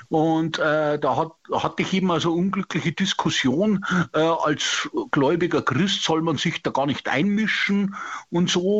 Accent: Bavaria, Germany; Ich bin aus Oberbayern.

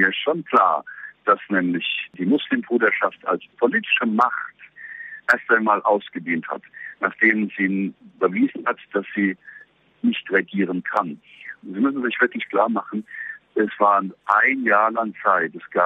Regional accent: Egypt; sondern wir sind alle Ägypter und gemeinsam wollen wir es schaffen.

